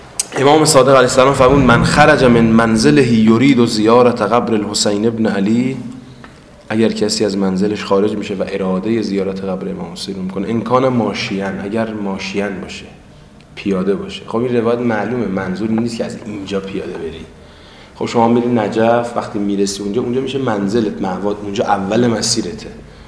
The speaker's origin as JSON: {"language": "Persian", "country": "Iran", "said": "موقع برگشت اینا فهمیدن ما ایرانیم"}